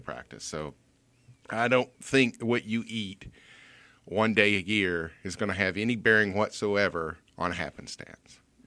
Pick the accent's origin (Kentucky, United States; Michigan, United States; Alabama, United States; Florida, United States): Alabama, United States; Mobile; Mobile is my home because I grew up here. I live here now. But my hometown is Nashville because that's what fits my heart.